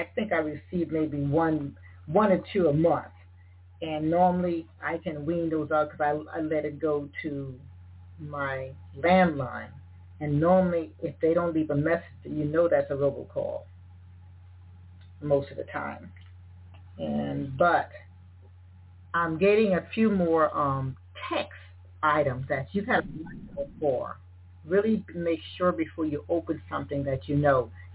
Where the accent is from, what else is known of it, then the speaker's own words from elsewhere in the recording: South Carolina, United States; and I'm from South Carolina, where I am 45 minutes away from Charleston.